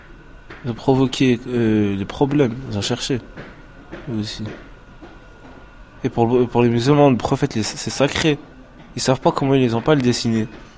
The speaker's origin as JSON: {"language": "French", "country": "France", "said": "Moi je suis français, de nationalité française, je suis français."}